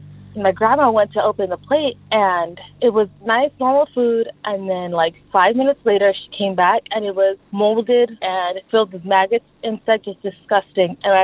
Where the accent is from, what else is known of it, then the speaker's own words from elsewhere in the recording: Mexico City, Mexico; now in California, United States; And it comes from our hometown in Mexico, Mexico City